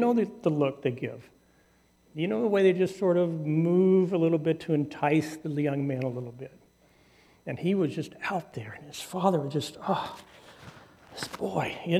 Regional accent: California, United States; I grew up with a Missouri family, even though I grew up here in California.

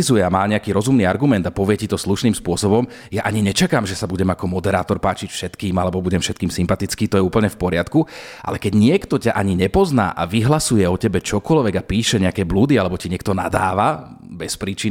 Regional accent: Trnava, Trnava Region, Slovakia; A tým, že som Trnavčan, dochádzam na 5. do Bratislavy.

